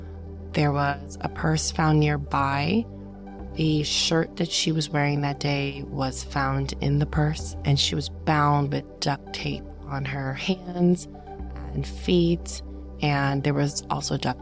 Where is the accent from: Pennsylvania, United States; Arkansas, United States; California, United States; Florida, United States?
Florida, United States; I'm from South Florida. There's not really much forest in Florida, but okay.